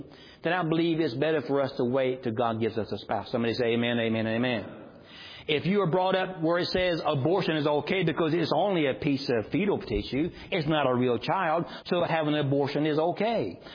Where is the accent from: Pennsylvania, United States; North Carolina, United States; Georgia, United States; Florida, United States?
Georgia, United States; accent: South Georgia; I grew up in South Georgia. You can tell by my accent.